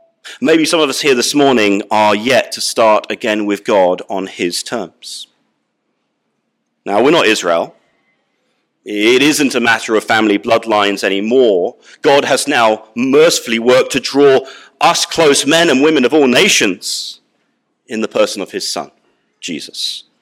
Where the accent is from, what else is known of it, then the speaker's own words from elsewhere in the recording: United Kingdom; even as a Brit